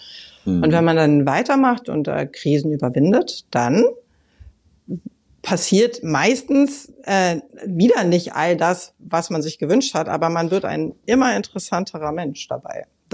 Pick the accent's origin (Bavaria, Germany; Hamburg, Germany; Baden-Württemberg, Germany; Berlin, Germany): Hamburg, Germany; ich bin in Eimsbüttel nämlich geboren worden und habe auch die ersten 10 Jahre meines Lebens dort verbracht, im Generalsviertel in der Gneisenaustraße.